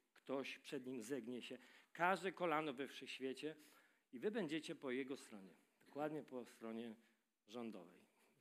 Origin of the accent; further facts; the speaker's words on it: Bydgoszcz, Kuyavian-Pomeranian Voivodeship, Poland; jako dziecko lubiłem biegać po bydgoskich, bo pochodzę z Bydgoszczy parafiach